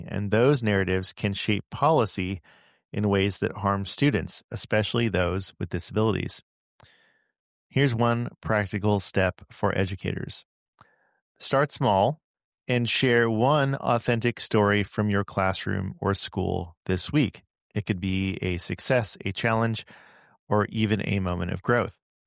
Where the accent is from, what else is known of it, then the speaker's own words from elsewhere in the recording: Pasadena, California, United States; now in Atlanta, United States; I grew up in Southern California. I'm from Los Angeles, Pasadena, so huge, been a Dodger fan since I, basically was born. And then we moved out here to Atlanta in 2008.